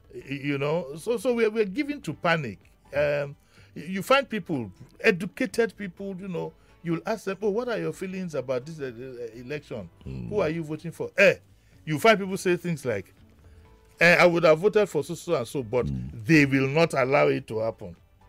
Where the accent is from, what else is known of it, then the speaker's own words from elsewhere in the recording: Nigeria; You know, the people thinking sometimes, I'm sorry to say, because I'm a Nigerian too, like that reverend who said